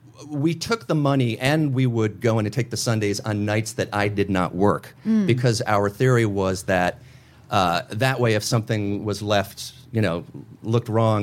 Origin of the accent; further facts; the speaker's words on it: New York, United States; now in Los Angeles, United States; I'm originally from New York, and my folks moved to Los Angeles, and that was the nearest ice cream shop.